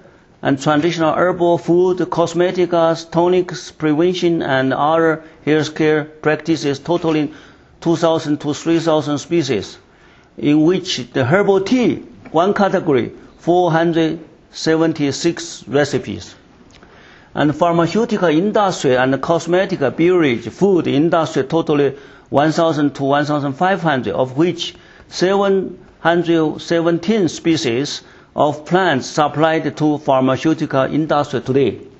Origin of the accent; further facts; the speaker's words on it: Yunnan, China; I'm from Yunnan. That is the most southwest part.